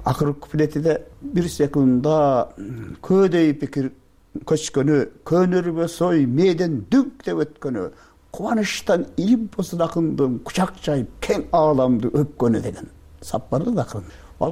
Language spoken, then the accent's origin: Kyrgyz; Leilek, Batken Region, Kyrgyzstan; Мен Лейлектем.